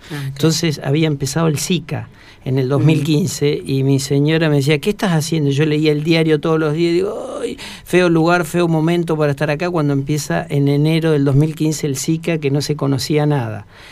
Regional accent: San Martín de los Andes, Neuquén, Argentina; yo no puedo hablar porque soy de San Martín de los Andes.

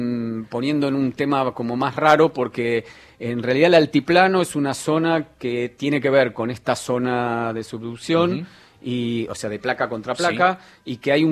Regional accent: Lanús, Buenos Aires Province, Argentina; De Lanús.

